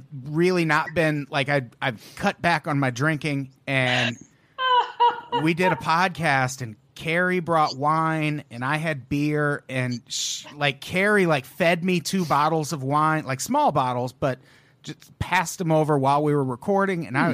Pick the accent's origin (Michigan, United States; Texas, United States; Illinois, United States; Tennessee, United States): Illinois, United States; I was six when this happened, and I lived in Illinois. I grew up in Illinois, so I vividly remember this.